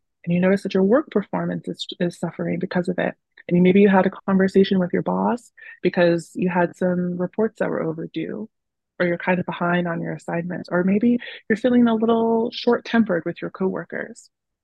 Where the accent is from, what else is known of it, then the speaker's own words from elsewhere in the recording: Sacramento, California, United States; also born or lived in England / Illinois / Nevada; Yeah, so I grew up mostly in Sacramento, California. My dad was in the Air Force, and so we did a little bit of moving around when I was a kid. We went to England, and then we came back to the States